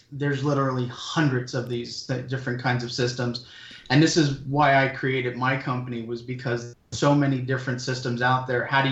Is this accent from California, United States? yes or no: no; New York, United States; now in Canada; I live in the Great White North. I'm originally from the States, originally from New York, but I now live in Canada.